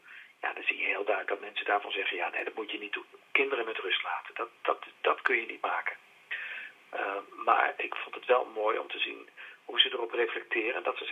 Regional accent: Netherlands; En dat vond ik voor mezelf als Nederlander ook het interessante.

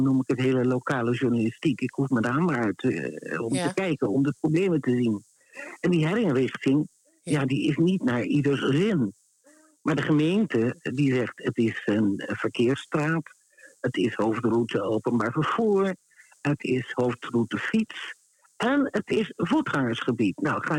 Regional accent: The Hague, South Holland, Netherlands; moved away as an adult; now in Amsterdam, Netherlands; Ik kom zelf uit Den Haag. En ik ben op mijn 18e naar Amsterdam verhuisd om te studeren.

